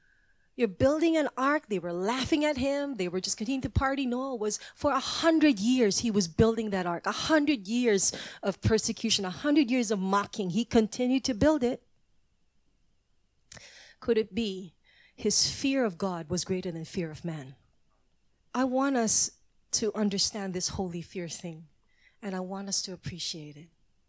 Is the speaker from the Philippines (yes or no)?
yes; Manila, Metro Manila, Philippines; moved away as an adult; this is where I was born and bred in Manila. My first 20 years was in Manila, 21 years in Manila.